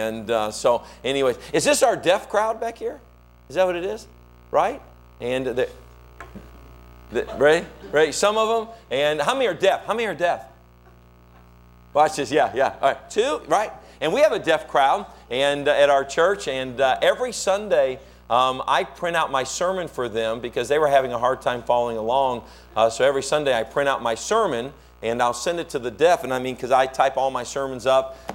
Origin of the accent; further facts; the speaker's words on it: Kalamazoo, Michigan, United States; But I was born in Kalamazoo, Michigan, so I am a Michigander.